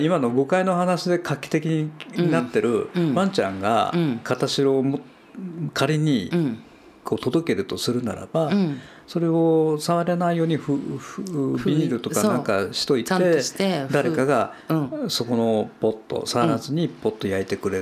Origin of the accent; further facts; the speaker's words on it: Kagawa, Japan; あの僕のほらふるさとの香川県に有名なコンピラさんってあるんですよ、